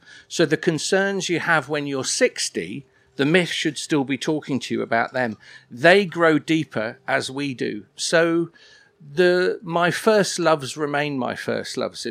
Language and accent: English; Torquay, South West England, United Kingdom; I grew up in Torquay in Devon, and I went to Upton Vale Baptist Church